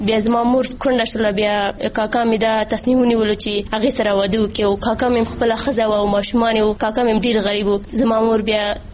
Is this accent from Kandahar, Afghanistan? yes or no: no; Nangarhar, Afghanistan; او زه د ننګرهار ولایت څخه یم.